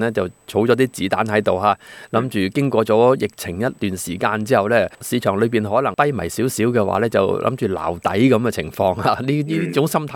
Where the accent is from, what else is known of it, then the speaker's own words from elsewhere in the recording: China; 對我哋中國人嚟講咧